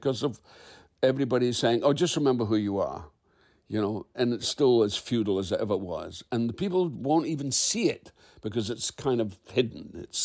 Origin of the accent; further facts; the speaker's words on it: Quebec, Canada; born there; originally I was born in Quebec, and, you know, I travailed around, but I was originally born in Quebec.